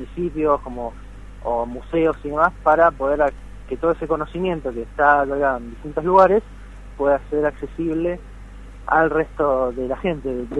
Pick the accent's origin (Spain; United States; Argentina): Argentina; Rafaela, Santa Fe; Así es, soy rafaelino.